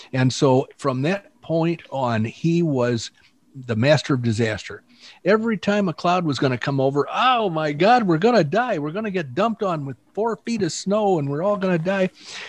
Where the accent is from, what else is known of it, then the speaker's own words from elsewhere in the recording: Oklahoma, United States; And the reason I say naked is because I'm from Oklahoma.